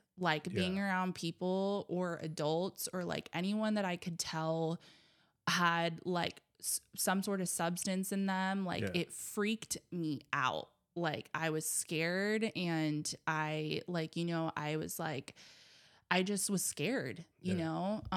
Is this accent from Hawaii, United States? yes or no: yes; Hawaii, United States; And then, you know, like growing up in Hawaii was beautiful in so many ways, hard in some. You know, like I was a white kid in Hawaii.